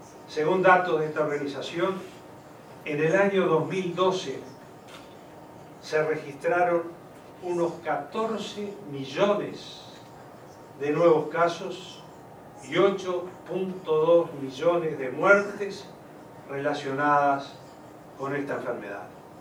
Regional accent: Uruguay; En mi país, en el Uruguay, el cáncer es la segunda causa de muerte de la población.

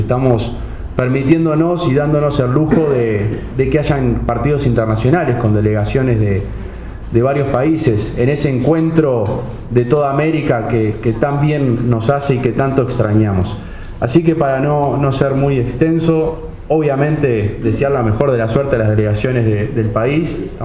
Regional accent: Uruguay; como uruguayos

